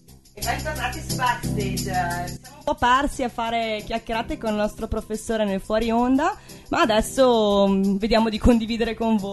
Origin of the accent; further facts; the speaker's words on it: Verona, Veneto, Italy; Io sono di Verona. Io purtroppo ho avuto la fortuna, barra sfortuna, di nascere in periferia, proprio in mezzo ai verdi campi, insomma.